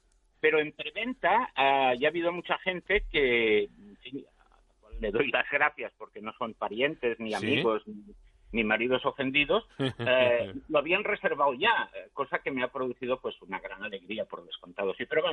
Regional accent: Catalonia, Spain; soy catalán y vivo en Cataluña.

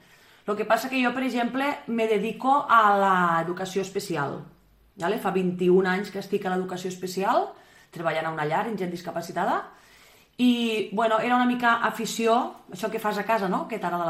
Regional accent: Tortosa, Catalonia, Spain; Sóc de, bueno, Vic a Roquetes i sóc de Tortosa

